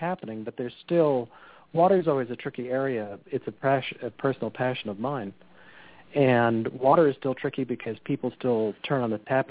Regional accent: California, United States; I grew up near the Salinas Valley watching what they've had

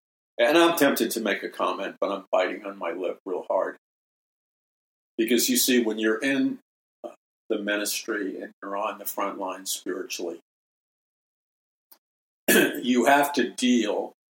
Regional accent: Ireland; I'll be really honest with you. I'm Irish.

